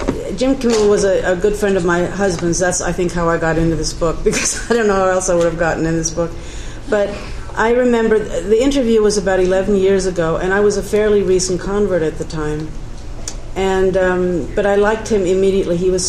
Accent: Germany; moved away; I came from Germany. I was a blank slate as far as Mormonism goes.

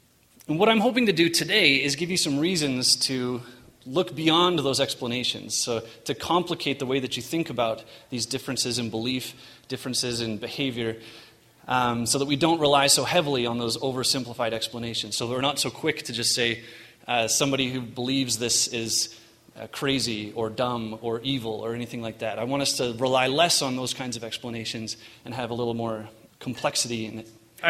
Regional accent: Western Canada, Canada; I was born and raised in Mormon in Western Canada. I come from a long line of Mormons

